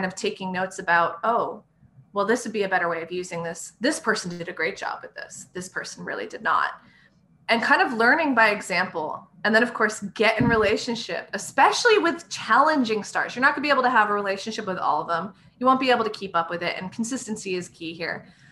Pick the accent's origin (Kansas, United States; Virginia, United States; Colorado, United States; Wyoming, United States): Wyoming, United States; I love that. I grew up in Wyoming.